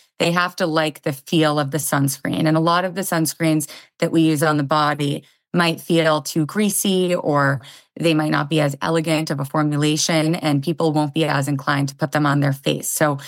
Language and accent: English; Massachusetts, United States; I grew up in Massachusetts in a very outdoorsy family.